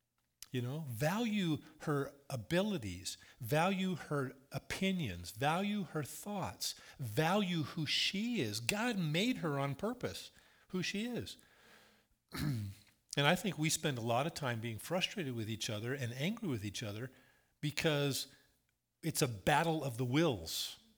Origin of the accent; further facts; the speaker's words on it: Placerville, California, United States; She grew up in Diamond Springs. I grew up in Placerville.